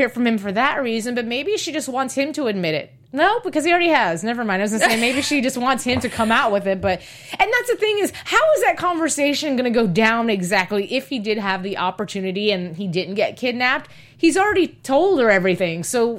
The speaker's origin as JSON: {"language": "English", "town": "Las Vegas", "region": "Nevada", "country": "United States", "said": "I mean, I'm from Vegas. I lived in Vegas for much of my teen to adult years."}